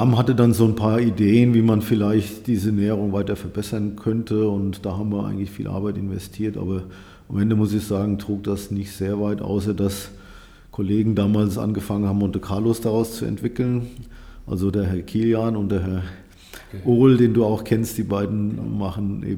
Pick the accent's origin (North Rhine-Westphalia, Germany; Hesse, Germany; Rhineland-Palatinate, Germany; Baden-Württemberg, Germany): Hesse, Germany; Hanau; Also geboren bin ich in Hanau und dort bin ich auch aufgewachsen.